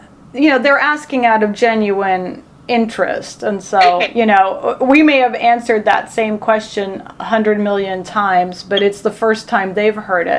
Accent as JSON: {"language": "English", "country": "Germany", "tie": "born or raised there", "also_born_or_lived": "France", "said": "Well, so as someone who was born in France, I grew up in Germany. My husband and I moved 18 times in 20 years, and then we just recently moved again."}